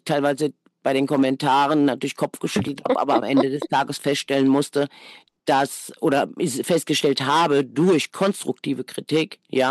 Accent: Hesse, Germany

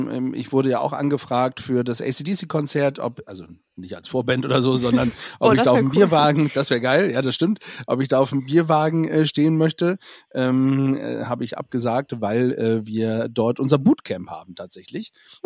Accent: Bremen, Germany; tut mir als Bremer tatsächlich richtig weh

